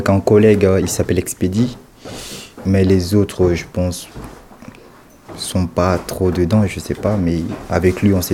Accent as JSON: {"language": "French", "country": "Mali", "moved": "yes", "lives_now": "France", "said": "j'habite à Aidé-Bazouge, précisément à Emmaüs, Aidé à Rennes, Saint-Malo. Moi, je suis malien."}